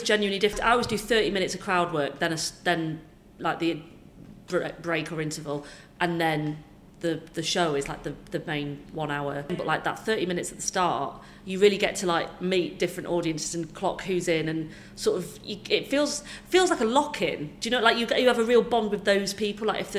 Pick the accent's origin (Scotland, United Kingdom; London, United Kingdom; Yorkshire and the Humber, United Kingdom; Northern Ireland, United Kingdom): Yorkshire and the Humber, United Kingdom; Leeds; going to gig in my hometown will be like, oh, it's gonna be like a homecoming gig. And so I gigged in Leeds, I did the Leeds Playhouse and I was like in the youth theatre there as a kid